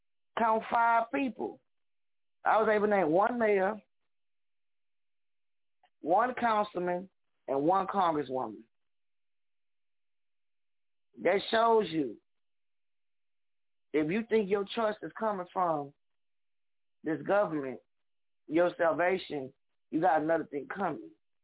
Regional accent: New Orleans, Louisiana, United States; now in Houston, United States; I'm from New Orleans. I live in Houston.

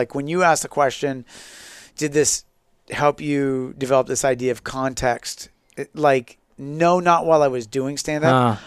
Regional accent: Santa Rosa, California, United States; So as I started PE teaching back in my hometown of Santa Rosa in 1996, I also started my stand-up career.

